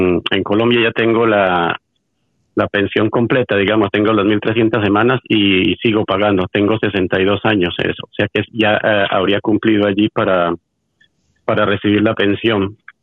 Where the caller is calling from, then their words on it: Fuenlabrada, Community of Madrid, Spain; de Fuenlabrada.